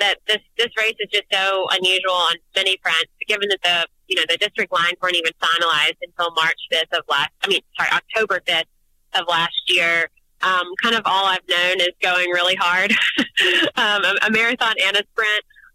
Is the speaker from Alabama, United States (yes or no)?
yes; Alabama, United States; growing up in Monroe County, you know, Mobile was always kind of seen as the key to our future out in the country.